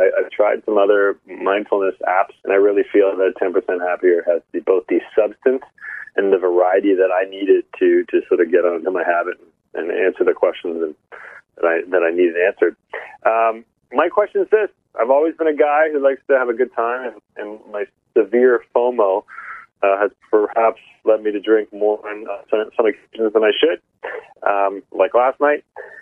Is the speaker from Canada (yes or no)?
yes; Halifax, Nova Scotia, Canada; I'm from Halifax, Nova Scotia.